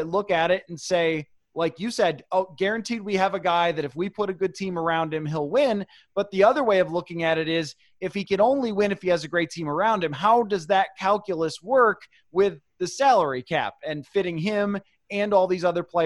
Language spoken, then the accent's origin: English; Buffalo, New York, United States; because I'm originally from Buffalo, seeing the followers come into my mentions, or people that I still follow from Buffalo tweeting about it.